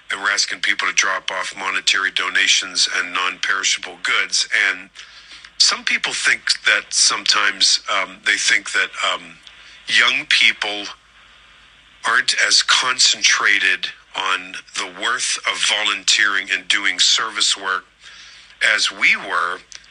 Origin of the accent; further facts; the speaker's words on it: Pittsburgh, Pennsylvania, United States; You know, I grew up in Greenfield. We were kids of blue collar neighborhoods and all this type thing, and it's what Pittsburgh is, you know, tough steel town, all of that.